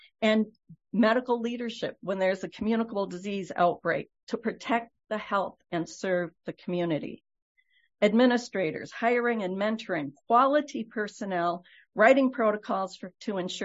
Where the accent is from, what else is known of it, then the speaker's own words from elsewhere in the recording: Bear Creek Township, Michigan, United States; from Bear Creek Township.